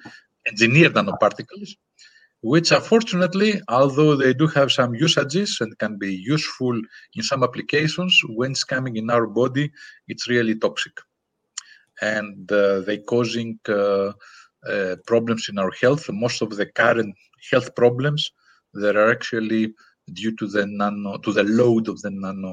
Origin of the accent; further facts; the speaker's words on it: Crete, Greece; English is a second language; I'm from Greece, actually, indeed, and more specifically, if you want to know, it's from island of Crete, which I love the island.